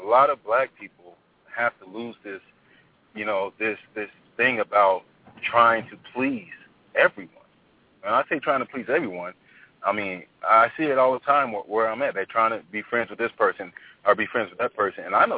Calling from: Las Vegas, Nevada, United States; calling from Las Vegas, Nevada.

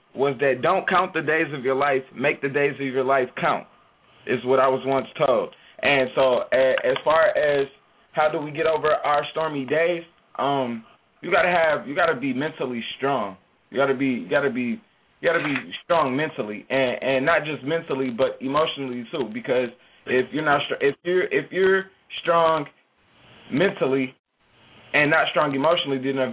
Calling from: Minneapolis, Minnesota, United States; I'm calling from Minneapolis.

